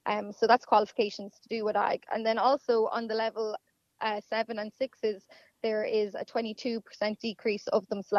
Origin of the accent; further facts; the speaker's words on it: Dublin, Leinster, Ireland; I'm from Dublin, I'm not from a direct farm